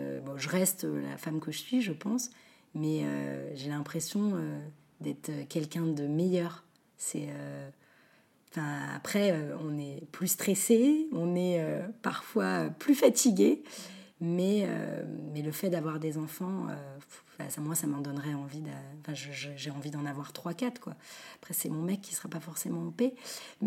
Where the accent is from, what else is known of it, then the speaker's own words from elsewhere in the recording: Paris, Île-de-France, France; Moi, j'adore Paris, hein, je suis une vraie parisienne